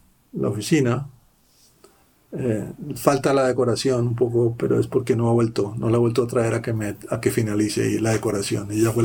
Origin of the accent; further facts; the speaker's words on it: Cali, Valle del Cauca, Colombia; Y en la ciudad de donde yo vengo, en Cali